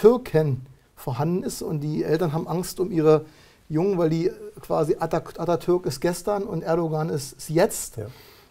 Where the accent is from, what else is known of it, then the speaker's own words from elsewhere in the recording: Berlin, Germany; also wir kommen aus dem Berliner Raum